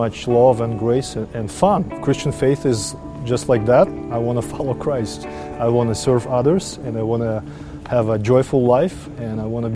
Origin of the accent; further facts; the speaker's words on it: Almaty, Kazakhstan; moved away as an adult; also born or lived in Moscow; now in -; I was born in Almaty, Kazakhstan, which at that time was part of the Soviet Union. I grew up there until I finished high school, and then I moved to Moscow to study at Technical University.